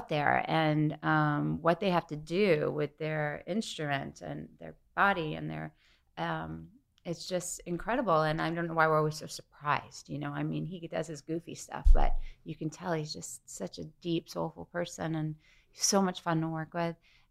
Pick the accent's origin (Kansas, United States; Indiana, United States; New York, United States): New York, United States; Syosset; And so I was from Syosset, but there were too many syllables in that, so he changed it to Hicksville.